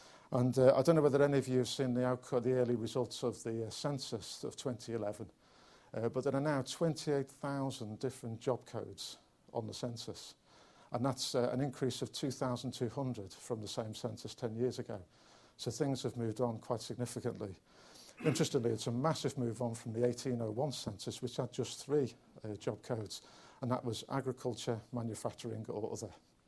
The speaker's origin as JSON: {"language": "English", "region": "East of England", "country": "United Kingdom", "said": "I was from Bedfordshire"}